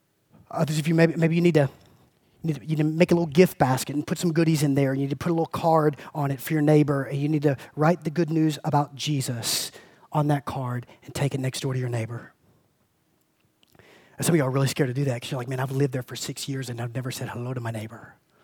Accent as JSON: {"language": "English", "region": "Georgia", "country": "United States", "tie": "born or raised there", "said": "I mean, I grew up in South Georgia. I used to hear ladies say, oh, Lord."}